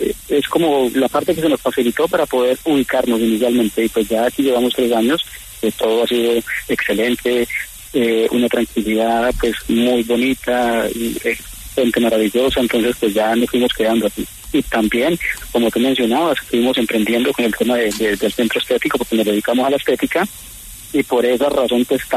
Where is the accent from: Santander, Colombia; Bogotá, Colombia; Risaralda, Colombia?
Bogotá, Colombia; moved away as an adult; also born or lived in Santiago, Chile; now in Jaén, Spain; Soy de Bogotá, precisamente, mi mujer es de Medellín, pero antes de llegar acá, llevaba 10 años viviendo en Santiago de Chile.